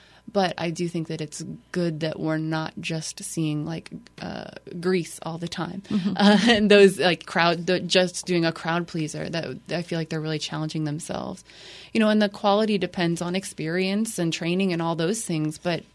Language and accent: English; Missouri, United States; the choice was between here and my hometown, which is in Missouri